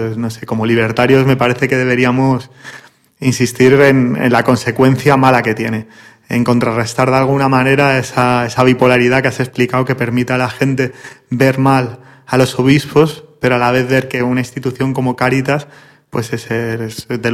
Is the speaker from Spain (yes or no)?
yes; Madrid, Community of Madrid, Spain; como madrileños que somos y que conocemos la ciudad